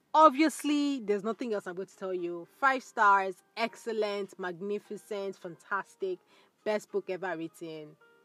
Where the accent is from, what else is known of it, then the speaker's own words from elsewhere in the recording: Nigeria; Maybe it's because I'm a Nigerian living in Nigeria.